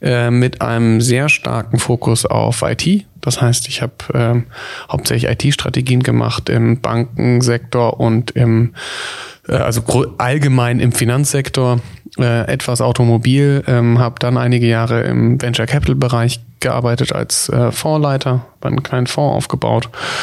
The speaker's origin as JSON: {"language": "German", "town": "Gödens", "region": "Lower Saxony", "country": "Germany", "tie": "born or raised there", "also_born_or_lived": "Hamburg", "said": "ich bin geboren in Hamburg, großteils aufgewachsen in Gödens, aber auch habe meine Schulzeit international verbracht, habe in Wien und London BWL und Informatik parallel studiert."}